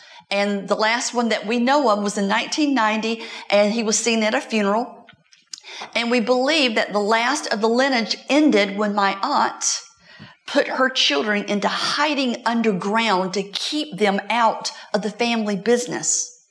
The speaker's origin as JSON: {"language": "English", "town": "Fayetteville", "region": "North Carolina", "country": "United States", "tie": "born or raised there", "said": "If you go back to my hometown in Fayetteville, North Carolina"}